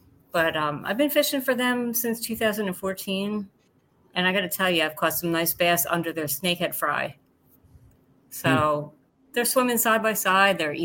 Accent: New Jersey, United States; Yes, I am from Jersey. I'm Jersey girl.

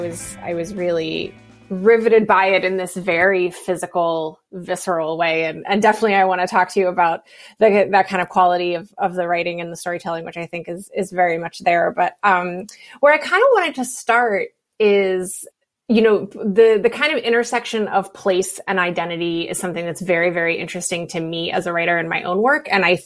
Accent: West Virginia, United States; You know, I'm from West Virginia and I do a lot of my writing about Appalachia.

